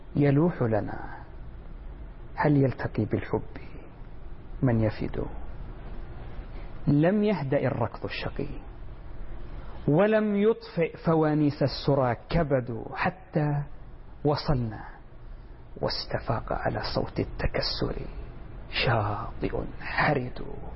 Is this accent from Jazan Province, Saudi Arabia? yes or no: yes; Jazan Province, Saudi Arabia; أنا من جازان والشاطئ جزء من مكونات الحياة هناك